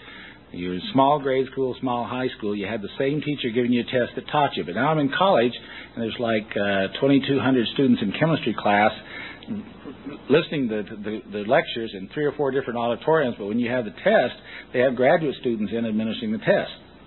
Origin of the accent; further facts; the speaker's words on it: Phoenix, Arizona, United States; born there; So I was born in Phoenix, Arizona, downtown Phoenix, June 25th, 1947.